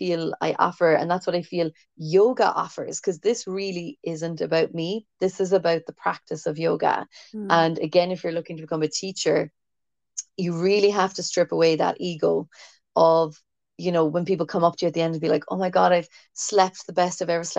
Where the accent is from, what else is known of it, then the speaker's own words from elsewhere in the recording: Cork, Munster, Ireland; accent: Cork; we're both from Cork, and we speak in our Cork accents, and we curse, and we're rude, and we chat about life